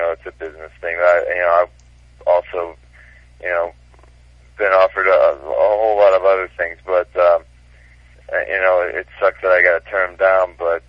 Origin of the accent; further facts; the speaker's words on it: Pennsylvania, United States; I'm from Pennsylvania originally, and even though that's not known for being way up north, it gets plenty cold there.